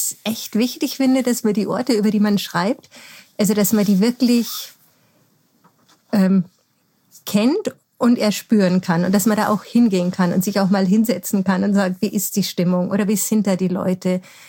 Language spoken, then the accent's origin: German; Bavaria, Germany; first language Bavarian; ich bin ja in Bayern groß geworden. Also meine erste Sprache war Bayerisch. Bayerisch war eigentlich meine Muttersprache. Das hat sich jetzt ein bisschen über die Jahre rausgewaschen, so durch die verschiedenen Lebensstationen.